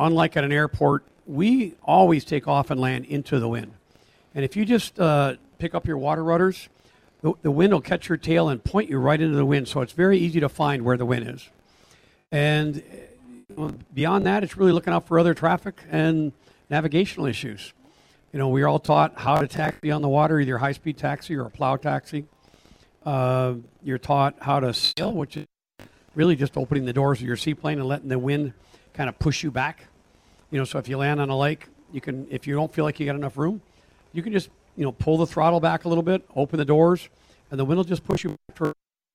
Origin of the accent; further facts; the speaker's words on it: Grand Rapids, Michigan, United States; Just north of Grand Rapids, Michigan.